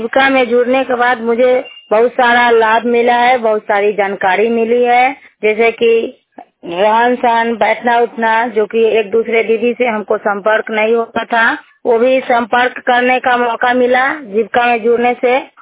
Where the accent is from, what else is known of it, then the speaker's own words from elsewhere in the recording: Vaishali, Bihar, India; पौरा मदन सिंह पौरा कचहरी के वैशाली जिला के रहने वाली हूँ।